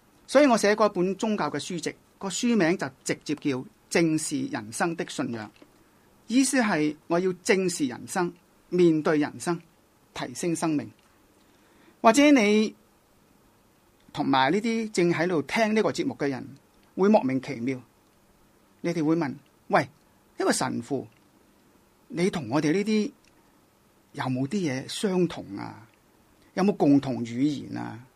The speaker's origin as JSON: {"language": "Cantonese", "country": "Hong Kong", "said": "我虽然是一个神父，但我记得我是一个香港人来的，一个中国人来的，一个人。"}